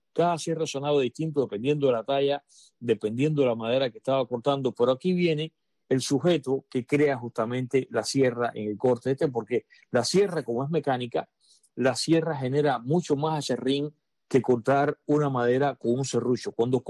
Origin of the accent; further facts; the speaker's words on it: Cuba; now in Miami, United States; yo soy de Cuba, y que incluso hoy día vivo en Miami, donde no nieva